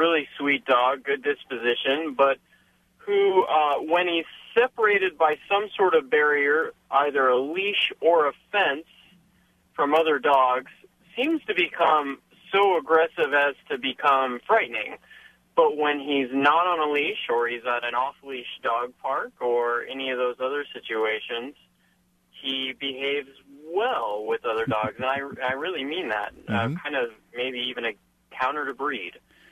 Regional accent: Seattle, Washington, United States; I'm from Seattle, Washington, actually.

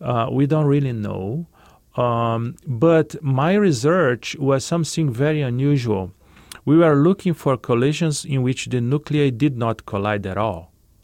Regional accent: Cologne, North Rhine-Westphalia, Germany; I'm from Cologne.

